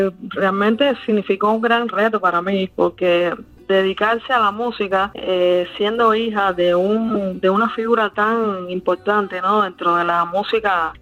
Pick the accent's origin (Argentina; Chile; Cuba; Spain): Cuba; Soy una cantante cubana esencialmente, ¿no?